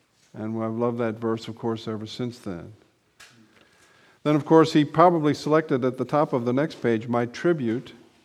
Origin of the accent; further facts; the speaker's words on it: St. Louis, Missouri, United States; born there; also born or lived in Kearney, Nebraska; I was born in St. Louis, and my wife as well, and we met each other 50 years ago this past fall in high school.